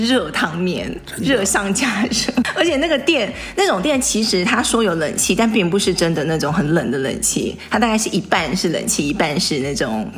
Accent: Taiwan; 虽然我从小出生长大在台湾

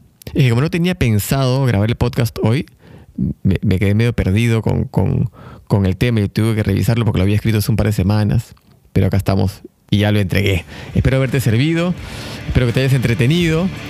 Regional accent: Lima, Peru; now in Buenos Aires, Argentina; como buen peruano limeño, chapado a la antigua, en una ciudad que lamentablemente es bastante chata con respecto a muchísimas cosas.

